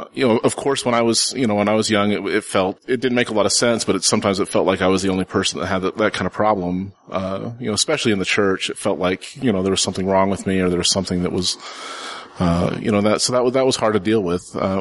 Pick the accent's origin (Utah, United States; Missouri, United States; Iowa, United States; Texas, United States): Utah, United States; Salt Lake City; I grew up here in Salt Lake.